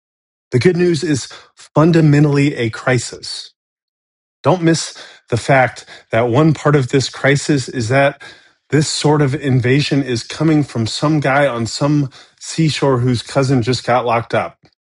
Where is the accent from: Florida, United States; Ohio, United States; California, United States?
Florida, United States; I think growing up in Central Florida, of like fishers of men is like a like boomer style ministry for guys that already like to fish and don't want to sit down for a Bible study.